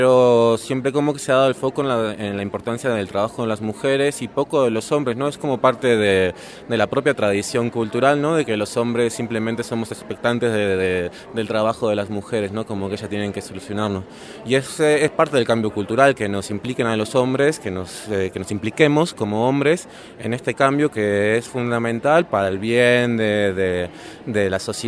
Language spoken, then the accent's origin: Spanish; Uruguay; born there; also born or lived in Spain; Soy nacido en Uruguay, pero he vivido en España.